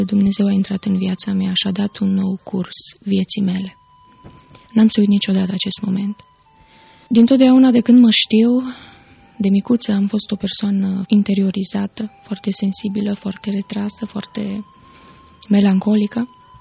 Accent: Baia Mare, Maramureș County, Romania; am 30 de ani și sunt din Baia Mare.

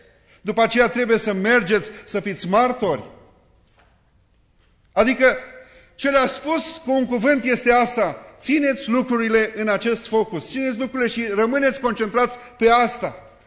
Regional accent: Romania; Noi, ca români

